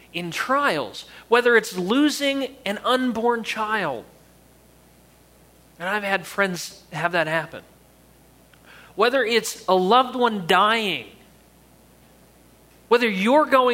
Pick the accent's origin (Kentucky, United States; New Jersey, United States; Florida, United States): New Jersey, United States; I'm from Jersey and I like football, but I like to cry.